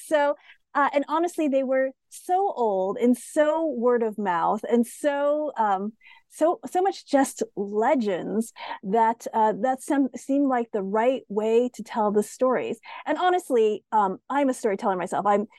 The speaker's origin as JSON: {"language": "English", "country": "United States", "said": "as I said, I'm Asian American."}